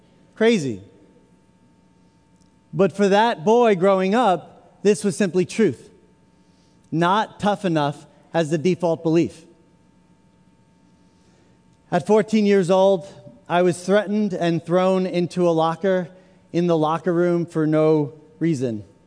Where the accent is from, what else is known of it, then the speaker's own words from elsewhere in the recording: City Island, New York, United States; I grew up in the Bronx on a small island called City Island.